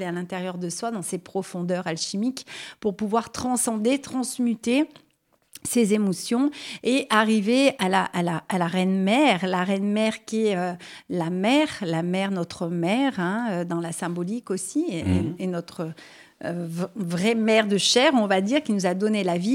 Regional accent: Auvergne-Rhône-Alpes, France; parce que moi je suis de l'Isère, comme les personnes le savent ou pas, mais je viens régulièrement sur Avignon

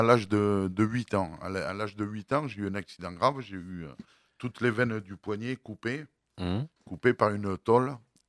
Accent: Lançon, Provence-Alpes-Côte d'Azur, France; De Lançon, Provence.

